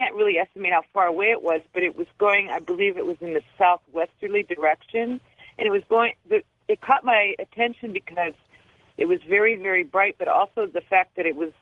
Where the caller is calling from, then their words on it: San Francisco, California, United States; also born or lived in Bullhead, United States / Kingman, United States; Oh, by the way … I'm calling from San Francisco.